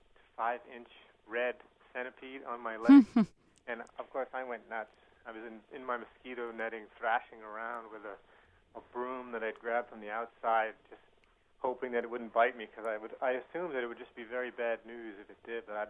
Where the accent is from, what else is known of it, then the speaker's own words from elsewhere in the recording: Canada; And also I would recommend, I'm Canadian, so I'd recommend these heartily